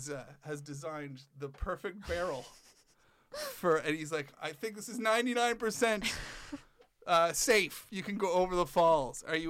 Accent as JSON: {"language": "English", "country": "Canada", "tie": "born or raised there", "said": "growing up in Canada"}